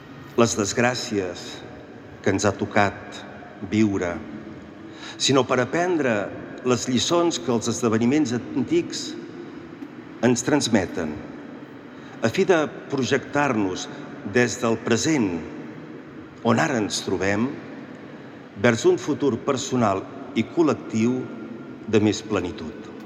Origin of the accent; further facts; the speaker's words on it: Catalonia, Spain; som un poble bimil·lenari i com a catalans tenim 1000 anys d'història.